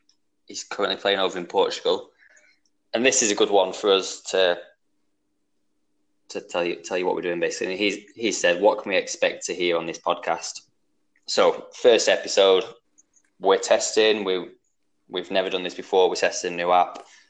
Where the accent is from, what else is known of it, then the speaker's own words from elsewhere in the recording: England, United Kingdom; Obviously, we're English, so we focus a little bit more on England, rightly or wrongly.